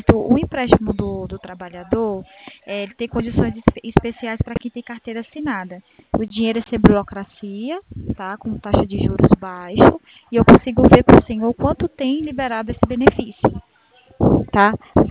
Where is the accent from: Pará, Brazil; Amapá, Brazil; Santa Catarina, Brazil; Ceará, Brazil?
Ceará, Brazil; sou cearense. Também tenho um sotaque meio arrastado.